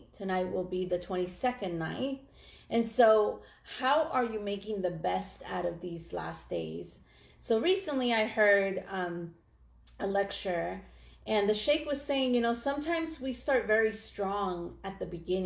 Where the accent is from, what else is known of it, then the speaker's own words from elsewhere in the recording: United States; now in Dallas, United States; I'm actually a convert to Islam. I'm Mexican American, and I live in Dallas, Texas.